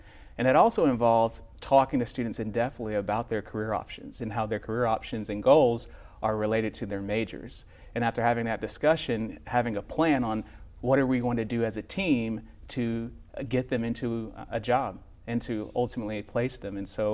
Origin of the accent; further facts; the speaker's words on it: College Station, Texas, United States; I grew up in College Station, Texas. It's about an hour north of here.